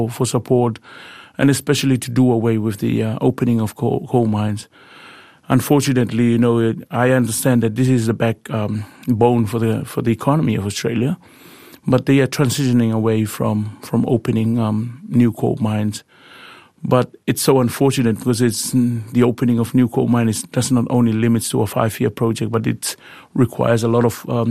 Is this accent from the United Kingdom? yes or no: no; Tuvalu; I was born and raised in Tuvalu and still in Tuvalu